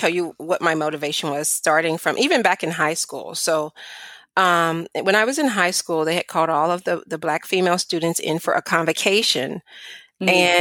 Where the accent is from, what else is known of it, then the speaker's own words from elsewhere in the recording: Nashville, Tennessee, United States; And then I'm from Nashville, Tennessee. So there were definitely a lot more Black folks than that.